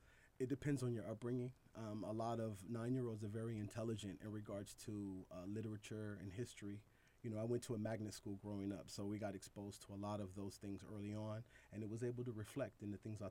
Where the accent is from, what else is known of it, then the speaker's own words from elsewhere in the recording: Los Angeles, California, United States; My mother's from Philadelphia, so I was obviously born and raised in Los Angeles.